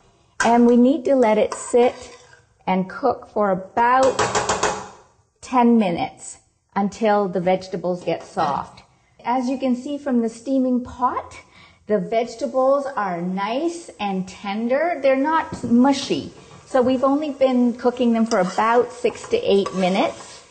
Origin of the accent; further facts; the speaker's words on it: Toronto, Ontario, Canada; from Toronto, Canada, and today we're making a Cuban black bean soup.